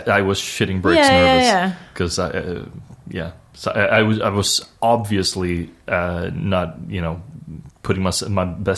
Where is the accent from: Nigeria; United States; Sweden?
Sweden; accent: Swedish; But I don't get an offer to do the show that is shooting one block away for people with my actual Swedish accent.